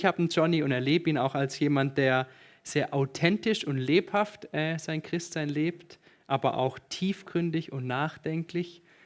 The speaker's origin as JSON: {"language": "German", "country": "Germany", "moved": "as an adult", "lives_now": "Switzerland", "said": "ich bin 27 Jahre alt und seit 1,5 Jahren mit der Tanja verheiratet. Und wie ihr hört, bin ich Deutscher. Und ich bin aber fürs Studium in die Schweiz gekommen"}